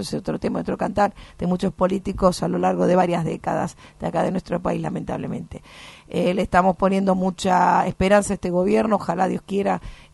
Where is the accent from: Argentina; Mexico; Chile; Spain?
Argentina; yo pienso en mi país como persona que amo a mi país. Argentina.